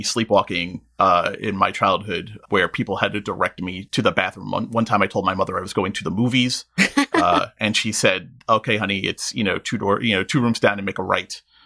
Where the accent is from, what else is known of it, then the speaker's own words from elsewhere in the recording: New York City, New York, United States; I grew up in Queens in New York, and we had the old fashioned radiators